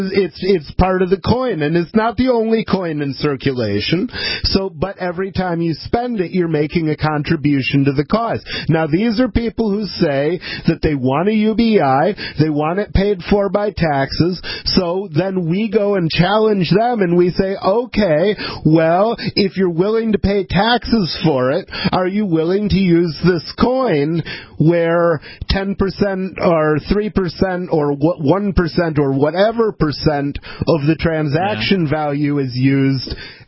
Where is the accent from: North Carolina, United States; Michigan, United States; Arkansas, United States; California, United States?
Michigan, United States; Ann Arbor; And besides, I grew up in Ann Arbor, Michigan.